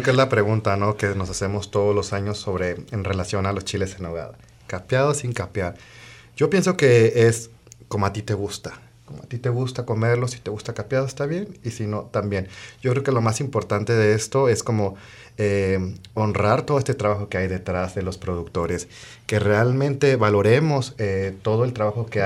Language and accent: Spanish; Monterrey, Nuevo León, Mexico; now in Jalisco, Mexico; Sí, sí, sí, soy originario de Monterrey, ya 13 años viviendo aquí en Jalisco